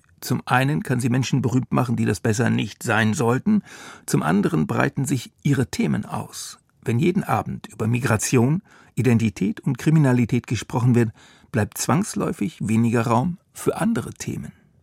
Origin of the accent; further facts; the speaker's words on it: Thuringia, Germany; Trotzdem sage ich diesen Satz jedes Mal, wenn das Gespräch auf Thüringen kommt. Meine Heimatregion macht es mir nicht leicht.